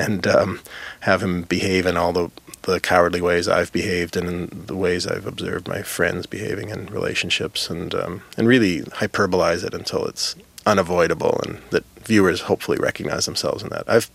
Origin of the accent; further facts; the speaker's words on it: Winnipeg, Manitoba, Canada; Growing up in Winnipeg, Canada